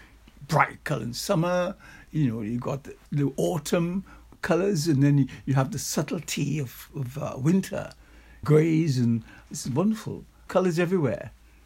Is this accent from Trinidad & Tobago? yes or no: yes; Trinidad & Tobago; now in England, United Kingdom; my life in Trinidad. I came over from Trinidad years ago in 1959 to Goldsmiths College to study art.